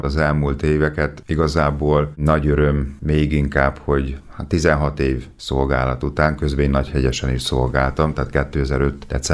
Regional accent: Tiszanagyfalu, Szabolcs-Szatmár-Bereg, Hungary; 44 éves leszek, és első beiktatásom, és remélem, hogy az utolsó is. Én Tiszanagyfaluból indultam, ott születtem, és nevelkedtem fel

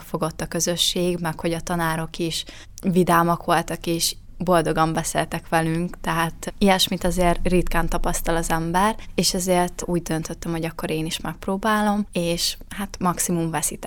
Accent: Záhony, Szabolcs-Szatmár-Bereg, Hungary; és én is szintén Záhonyból jöttem

